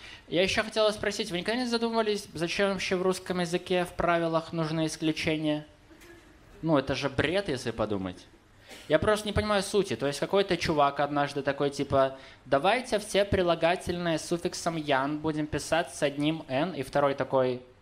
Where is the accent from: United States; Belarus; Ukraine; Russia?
Belarus; Я еще из Беларуси, я хотел вас спросить, почему вам в России так насрать на букву «ё»?